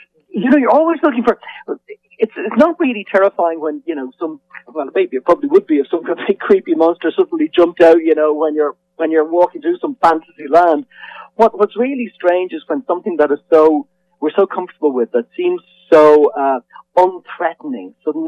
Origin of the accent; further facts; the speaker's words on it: Dublin, County Dublin, Ireland; You know, I'm Irish, and I grew up in Dublin, and we were always very comfortable with mythology and gothic stories.